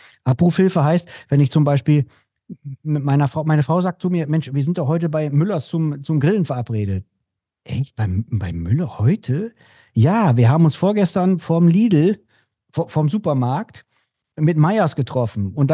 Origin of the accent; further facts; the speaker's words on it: Bremen, Germany; Und wir kommen ja aus Bremen und um uns herum ist das niedersächsische Outback.